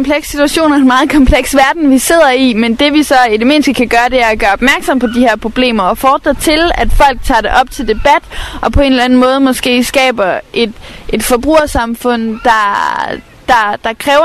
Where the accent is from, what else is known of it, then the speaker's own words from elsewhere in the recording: Haderslev, Region of Southern Denmark, Denmark; Altså, nu kommer jeg fra Sønderjylland, jeg kommer fra Haderslev, så jeg ved godt, hvordan det foregår i Jylland.